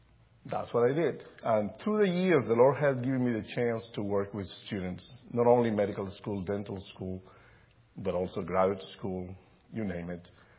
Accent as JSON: {"language": "English", "region": "Lima", "country": "Peru", "tie": "born or raised there", "second_language": "English", "moved": "as an adult", "lives_now": "United States", "said": "I was born in Lima, Peru. I was raised there. I came to the States when I was about 30. I was an older guy."}